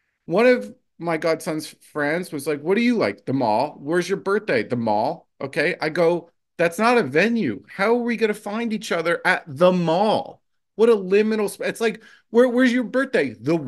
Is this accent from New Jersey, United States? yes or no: yes; New Jersey, United States; I've never been to a rodeo before. I'm from New Jersey. So when I see cows, I get itchy.